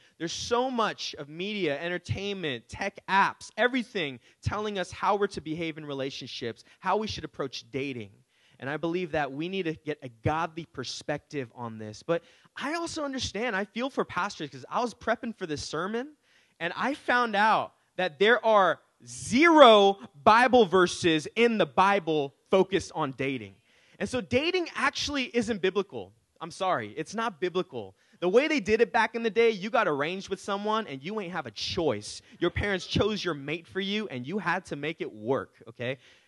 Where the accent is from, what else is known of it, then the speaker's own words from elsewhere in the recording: Daly City, California, United States; because I grew up in Daly City, amazing city.